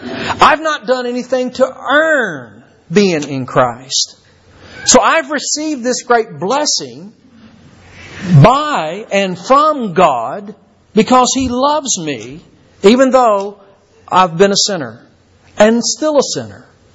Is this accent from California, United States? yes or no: no; Louisville, Kentucky, United States; also born or lived in Lebanon; I was born in Lebanon, Kentucky, raised there until about third grade. Then my dad got a job in Louisville and spent the rest of my time growing up in Louisville.